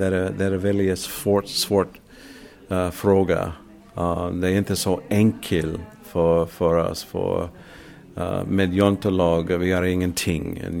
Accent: Arizona, United States; Swedish is a second language; Ja, jag växte upp i Arizona. Jag var en cowboy.

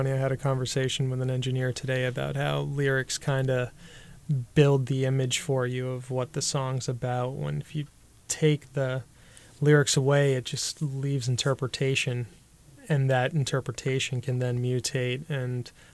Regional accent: Wayne, Maine, United States; I am native to Maine. I grew up in Wayne, Maine, up by Farmington. Maine.

